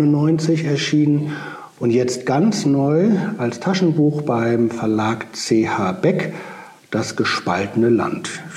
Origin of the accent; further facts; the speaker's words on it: Hamburg, Germany; Aber ich komme halt auch aus Hamburg.